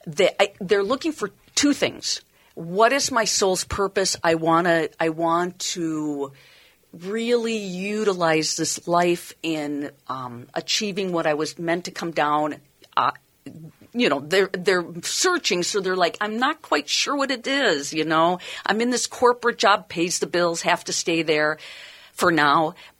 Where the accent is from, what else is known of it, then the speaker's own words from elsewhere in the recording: Minnesota, United States; I'm from Minnesota. I'm not starting anything in February.